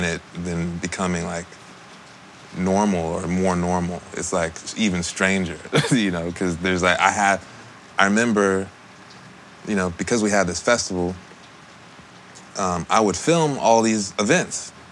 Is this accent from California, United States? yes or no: yes; Los Angeles, California, United States; Yeah, I was, I'm from the Valley. I'm from around this way.